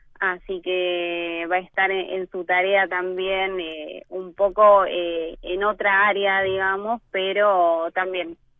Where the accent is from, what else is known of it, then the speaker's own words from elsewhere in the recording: Tucumán, Argentina; moved away; Soy tucumana, sí, pero bueno, hace varios años que ya me fui de Tucumán, así que tengo una mezcla de tonadas